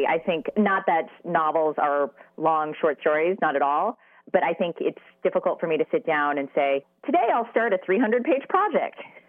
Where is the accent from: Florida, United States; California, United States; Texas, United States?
California, United States; Well, I'm the daughter of Chinese immigrants, American-born, and I grew up in the Bay Area